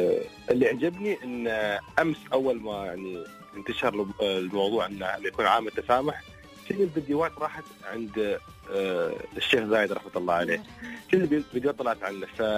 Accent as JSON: {"language": "Arabic", "country": "United Arab Emirates", "said": "احنا اماراتيين"}